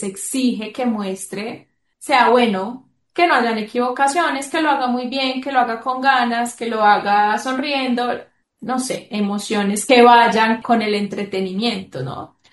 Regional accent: Colombia; Yo he visto que acá, de donde soy, de Colombia, hay músicos que lo usan.

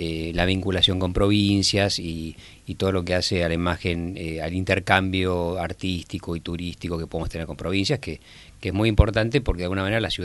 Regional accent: Buenos Aires, Argentina; now in Lanús, Argentina; siendo porteño y habiendo vivido toda mi vida en la ciudad de Buenos Aires, ahora vivo en Lanús, porque cuando me casé me mudé a Lanús

